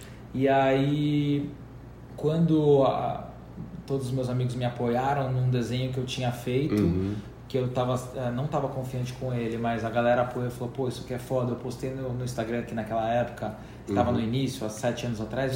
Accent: Santo André, São Paulo, Brazil; moved away as an adult; now in São Paulo, Brazil; então saí de Santo André, vim para São Paulo fazer arquitetura.

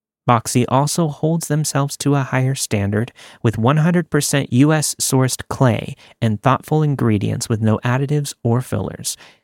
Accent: California, United States; moved away as an adult; I was 22 years old and was leaving my home state of California to head east for my corrections job.

